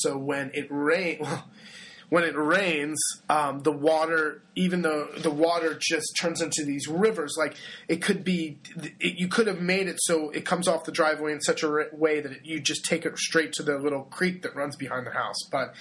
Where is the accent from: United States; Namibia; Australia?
United States; California; Well, here's the problem, too. I grew up in California.